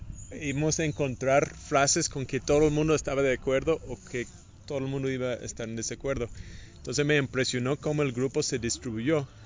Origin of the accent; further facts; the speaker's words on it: United States; incluyendo los Estados Unidos, de donde vengo yo